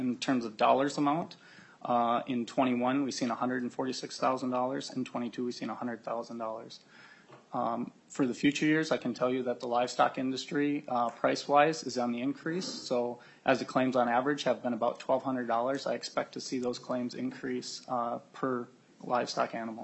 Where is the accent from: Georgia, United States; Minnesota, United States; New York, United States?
Minnesota, United States; I'm from Cass County and serve on the Minnesota Farm Bureau Board of Directors.